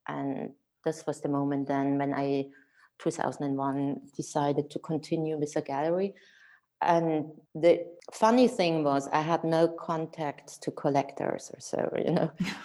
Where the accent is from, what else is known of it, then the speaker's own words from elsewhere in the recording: Munich, Bavaria, Germany; also born or lived in Berlin; Actually, I grew up in Munich and I decided to move to Berlin for studying in 89